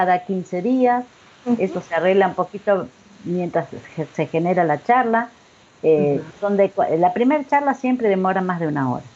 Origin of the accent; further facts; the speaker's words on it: Rafaela, Santa Fe, Argentina; Soy de Rafael, la provincia de Santa Fe.